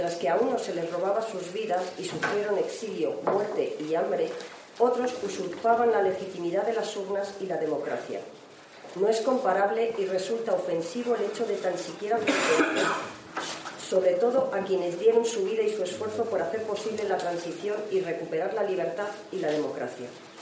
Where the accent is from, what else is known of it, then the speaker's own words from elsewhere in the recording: Spain; Nosotros somos tan españoles como ustedes